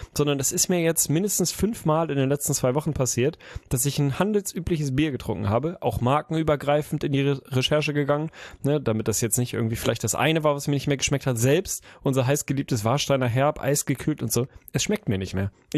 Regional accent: Lüneburg, Lower Saxony, Germany; Klar, Lüneburg, unsere, meine Heimat und die Heide und so.

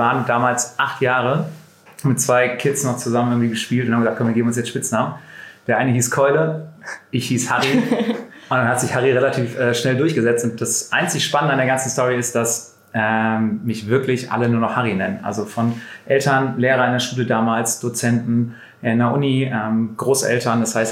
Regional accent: Essen, North Rhine-Westphalia, Germany; now in Munich, Germany; Nee, ich komme aus der Perle des Ruhrgebiets. Ich komme aus Essen.

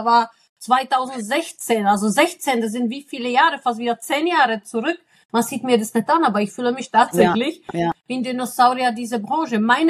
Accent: Czechia; now in Germany; ja, ich bin in Tschechien groß geworden und bin dann wirklich mit einem One-Way-Ticket.

